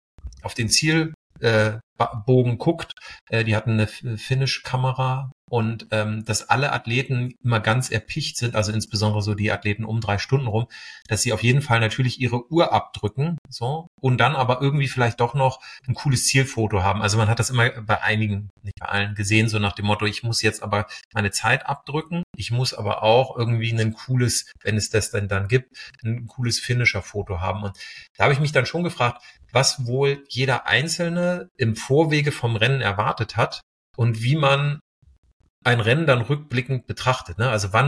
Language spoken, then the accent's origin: German; Hamburg area, Germany; ich komme ja aus der Nähe von Hamburg